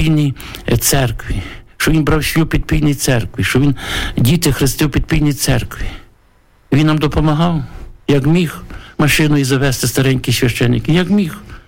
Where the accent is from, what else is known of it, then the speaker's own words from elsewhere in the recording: Ternopil Oblast, Ukraine; Я був у Львові. Я з Тернопільщини.